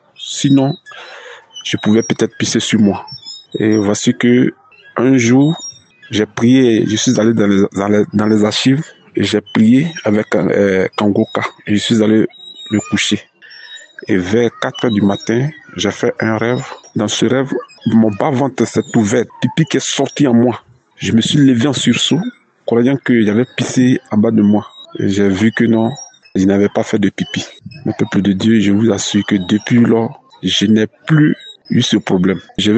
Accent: Côte d’Ivoire; Je suis ivoirien.

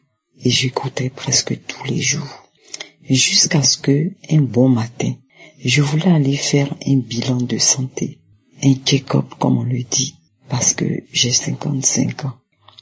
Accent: Côte d’Ivoire; je suis une Ivoirienne vivant en Côte d'Ivoire.

